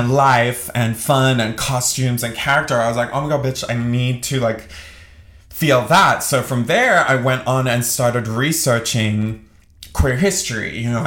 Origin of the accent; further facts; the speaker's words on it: Sydney, New South Wales, Australia; I am originally from Sydney in Australia, which is like halfway around the world in another like different equator where the toilets spin a different way.